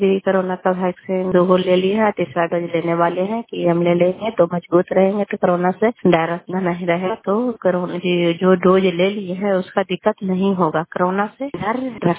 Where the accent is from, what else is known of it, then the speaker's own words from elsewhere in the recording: Kalyanpur, Bihar, India; घर कल्याणपुर वाली वेलसी पंचायत सरखमचानी जिला ललंदा का निवासी हूँ।